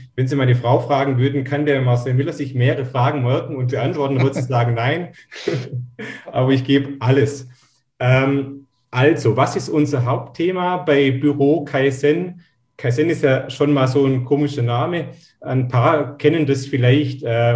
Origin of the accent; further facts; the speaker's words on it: Baden-Württemberg, Germany; Wir kommen so aus der Nähe von Ulm. Wer das kennt, Ulmer Münster, der größte Kirchturm, das heißt so mitten aus Schwaben